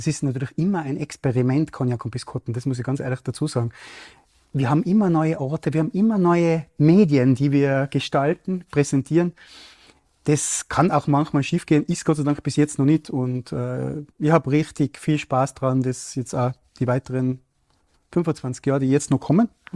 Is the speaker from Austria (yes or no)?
yes; Matrei am Brenner, Tyrol, Austria; ich komme ja aus dem Raum Matrei am Start